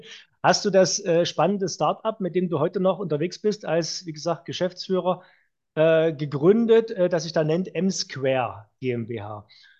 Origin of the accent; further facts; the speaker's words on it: Freiberg, Saxony, Germany; du bist genauso wie ich eigentlich gebürtiger Sachse aus Freiberg.